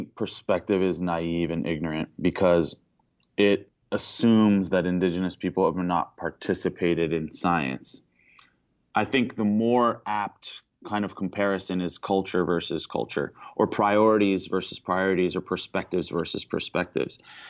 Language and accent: English; Hawaii, United States; I have a PhD from an elite institution, and I'm Hawaiian, so don't talk about my community like that.